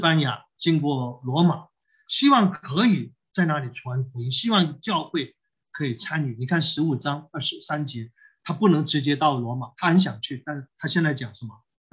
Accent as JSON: {"language": "Chinese", "country": "China", "said": "我们中国人讲一个人，你就很有印象"}